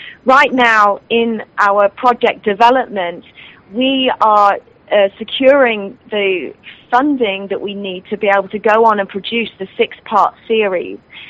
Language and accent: English; United Kingdom; moved away as an adult; now in United States; I actually have not lived in the UK since 1998. I know that my accent is still pretty strong, and so I've lived most of my adult life and career here in the United States, so my culture has become Americanized.